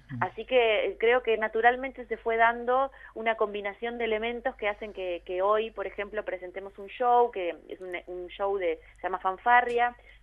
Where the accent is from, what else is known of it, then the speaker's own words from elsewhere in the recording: Mar del Plata, Buenos Aires Province, Argentina; Nosotras las tres somos amigas de hace muchos años, somos de Mar del Plata